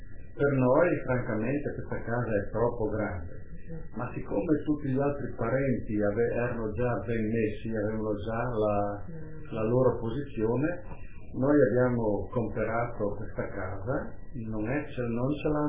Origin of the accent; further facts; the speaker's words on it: Friuli-Venezia Giulia, Italy; per noi friulani non è che ci sentiamo né rossi né bianchi né neri. Noi siamo friulani